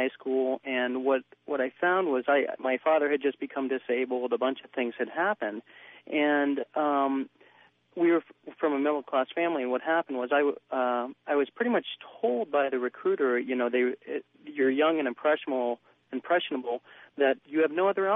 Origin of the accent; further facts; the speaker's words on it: Midwest, United States; And I'm from Midwest, rural, same thing what you were just talking about.